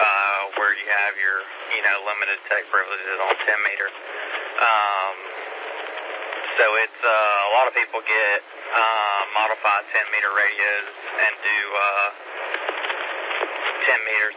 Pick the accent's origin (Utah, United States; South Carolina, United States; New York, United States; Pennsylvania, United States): South Carolina, United States; Anderson; I grew up in Anderson, didn't have a clue.